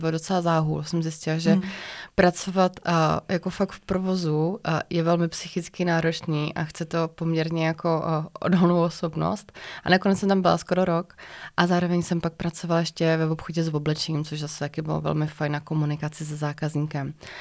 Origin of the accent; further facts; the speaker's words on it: Vysočina Region, Czechia; now in Prague, Czechia; moje první brigáda na Vysočině, kde odkud pocházím